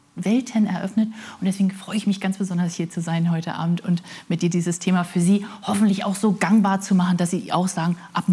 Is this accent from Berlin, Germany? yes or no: yes; Berlin, Germany; Ich komme aus Berlin